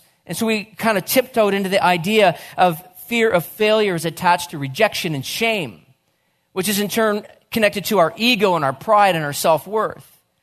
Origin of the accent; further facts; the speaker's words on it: New Brunswick, Canada; I grew up in New Brunswick. We only had one channel, Channel 6.